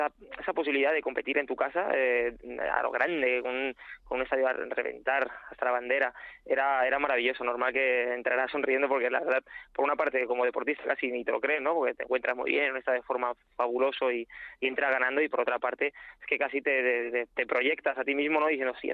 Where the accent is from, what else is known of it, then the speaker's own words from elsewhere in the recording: Madrid, Community of Madrid, Spain; siendo yo madrileño